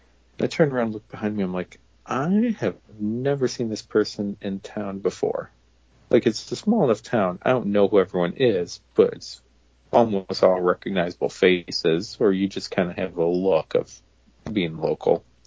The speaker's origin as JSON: {"language": "English", "town": "Watertown", "country": "United States", "tie": "born or raised there", "said": "in my hometown of Watertown had a show"}